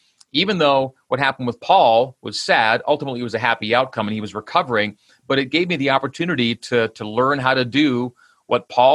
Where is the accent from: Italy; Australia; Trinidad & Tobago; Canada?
Canada; now in United States; But I grew up in Canada.